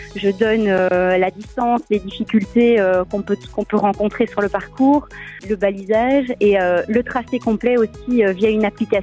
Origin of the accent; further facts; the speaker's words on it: Wallonia, Belgium; Il y a des balades surtout en terre de Meuse, donc c'est là d'où je viens, donc c'est la SB et le Condreau, passant par la vallée de la Meuse, donc du côté de Huy, Modave, Warem, etc. Donc ça c'est vraiment ma région.